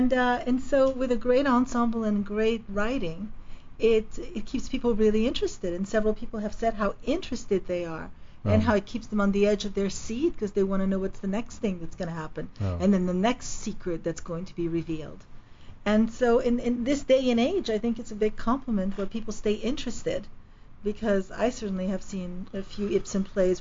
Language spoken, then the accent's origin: English; Paris, Île-de-France, France; English is a second language; growing up in Paris, which is where I grew up, so I speak French.